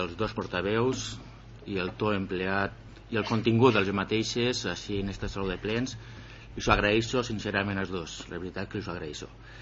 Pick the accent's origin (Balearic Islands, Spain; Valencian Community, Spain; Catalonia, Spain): Valencian Community, Spain; Benicarló; agraït al meu poble, a la meva ciutat, a Benicarló